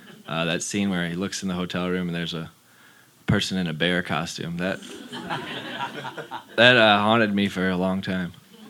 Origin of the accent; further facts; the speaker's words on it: Michigan, United States; Yeah, a lot of my childhood, and we're from Michigan originally.